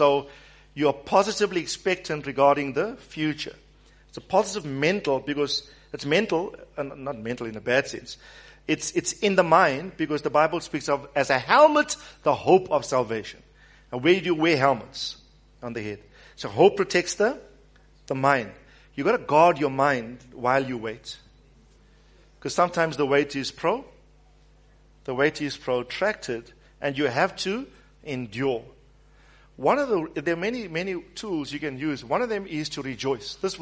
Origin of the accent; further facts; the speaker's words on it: Wentworth, KwaZulu-Natal, South Africa; I grew up in Wentworth, some use of a body of slang there, right?